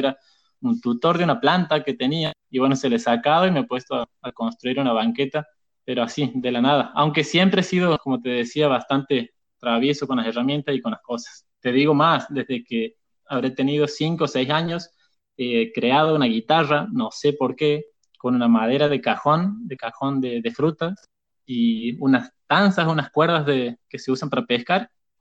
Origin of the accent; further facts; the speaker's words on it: Villa Tamisqui, Santiago del Estero, Argentina; accent: Santiago del Estero; Soy de Santiago del Estero, como seguro ya se habrán dado cuenta por la tonada. Lo que se llama Villa Tamisqui, que está ubicado a 120 kilómetros de la ciudad capital.